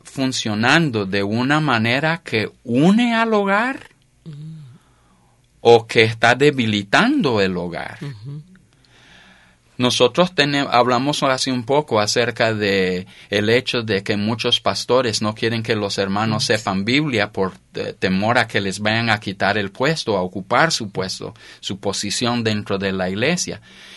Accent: United States; first language Spanish; Yo soy americano, yo hablo español. Y el español es mi primer idioma.

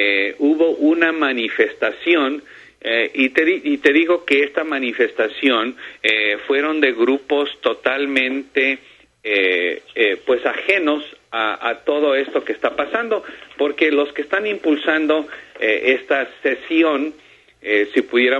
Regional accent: Ecuador; El segundo grupo étnico más grande en toda España somos nosotros los ecuatorianos.

